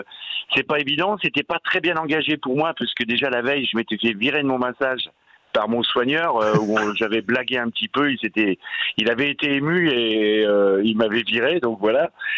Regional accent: France; quand on participe au Tour de France en tant que Français

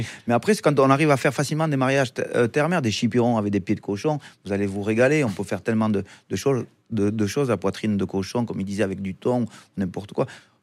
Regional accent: Nouvelle-Aquitaine, France; Moi, je viens de là-bas, du Pays Basque et du Béarn.

